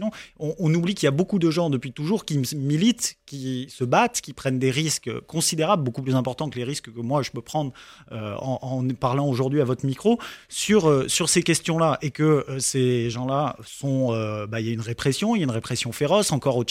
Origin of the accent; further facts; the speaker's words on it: France; Alors moi, je parle en tant que Français en France